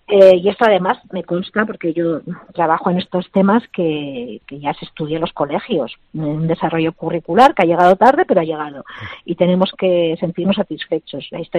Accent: Basque Country, Spain; Que como vascos, pues el terrorismo no nos representaba

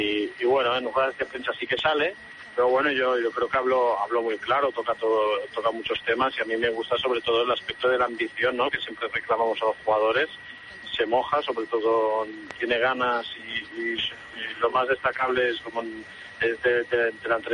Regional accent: Sant Boi de Llobregat, Catalonia, Spain; porque yo también soy de San Boy

